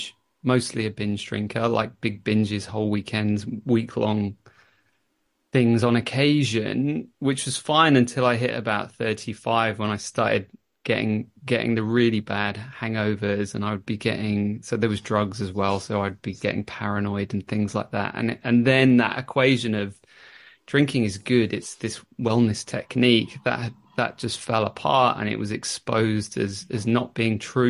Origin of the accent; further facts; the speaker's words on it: Bristol, South West England, United Kingdom; Growing up in Bristol